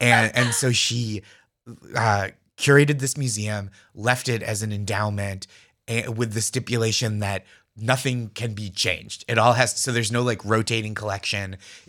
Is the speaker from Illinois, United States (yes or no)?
no; Massachusetts, United States; So I grew up in the Boston suburbs.